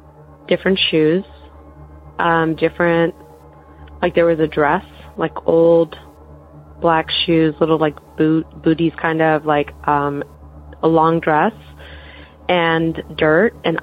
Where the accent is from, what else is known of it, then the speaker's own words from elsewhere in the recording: Los Angeles, California, United States; I'm from Los Angeles, California.